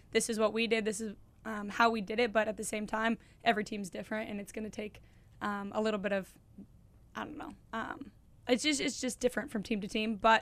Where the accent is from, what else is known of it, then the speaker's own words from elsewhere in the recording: Littleton, Colorado, United States; I did, yep. Littleton, Colorado. Went to University of Denver.